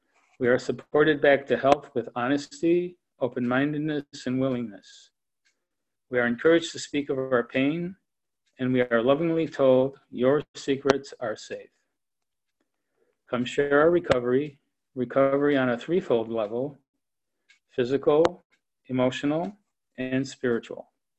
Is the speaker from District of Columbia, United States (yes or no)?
no; Sterling Heights, Michigan, United States; from Sterling Heights, Michigan.